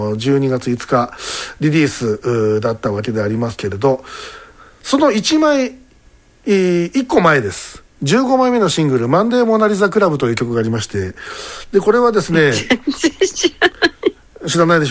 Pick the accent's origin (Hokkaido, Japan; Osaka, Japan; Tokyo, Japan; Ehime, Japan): Osaka, Japan; もちろんこちら地元大阪